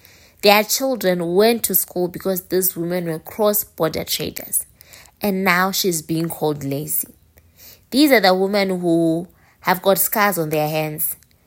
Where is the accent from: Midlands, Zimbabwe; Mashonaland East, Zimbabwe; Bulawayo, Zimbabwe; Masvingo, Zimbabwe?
Mashonaland East, Zimbabwe; Marondera; I grew up in Marondera. I know how the weather mountain can be during the winter season.